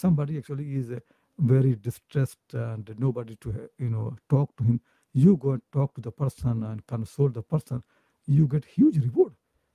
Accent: Jaunpur, Uttar Pradesh, India; You know, I come from Jaunpur, and next to me is the Azamgarh.

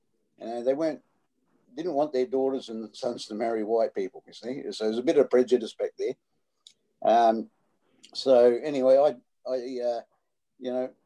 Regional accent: Adelaide, South Australia, Australia; I'm also from Adelaide.

